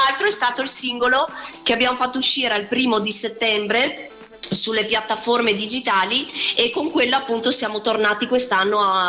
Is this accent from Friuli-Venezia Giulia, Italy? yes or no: no; Verona, Veneto, Italy; born there; Io sono nata a Verona ma ho origini siciliane